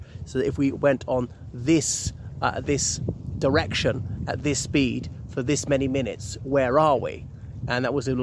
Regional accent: Ireland; o everybody … from Ireland. Here I am at the Staines Reservoirs.

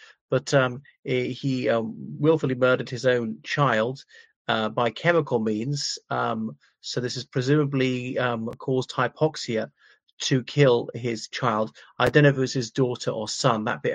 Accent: Ireland; from Ireland.

